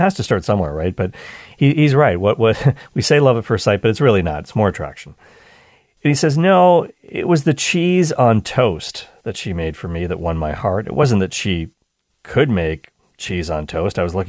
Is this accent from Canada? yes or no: yes; Canada; And yeah, even though I'm Canadian, we had our Thanksgiving back in October.